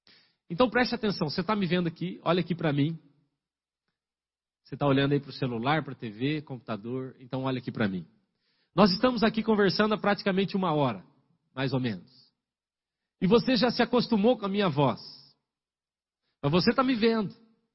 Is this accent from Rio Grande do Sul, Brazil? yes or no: no; Paraná, Brazil; Eu falei, vim do Paraná. Vim só para passar esse tempo aqui, para evangelizar.